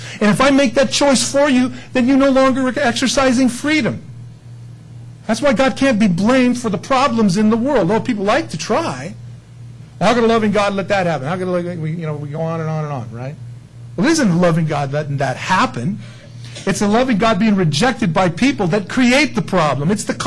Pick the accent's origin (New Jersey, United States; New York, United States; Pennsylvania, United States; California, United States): California, United States; San Diego; growing up in San Diego, man, it was like the beach every weekend.